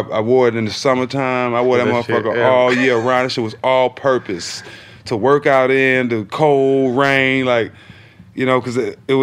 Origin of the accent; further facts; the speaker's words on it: Port Arthur, Texas, United States; Growing up in Port Arthur, Texas, you know, it was a must where I hung out and I grew up in the hood